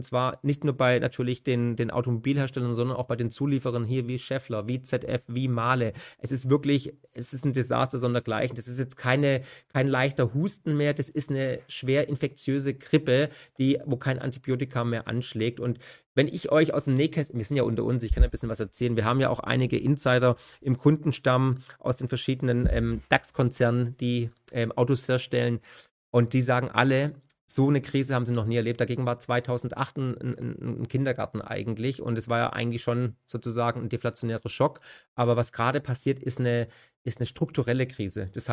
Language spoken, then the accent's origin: German; Baden-Württemberg, Germany; Ich bin ja aus dem Autoländle Baden-Württemberg. Ne? Ich bin ja mit Daimler groß geworden und bin ja sogar noch Häuslebauer.